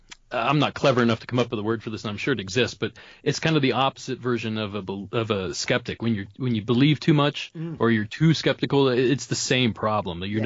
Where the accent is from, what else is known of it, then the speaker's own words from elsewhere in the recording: Ohio, United States; Well, we sort of had stuff like that growing up in Ohio. We have it's mound country.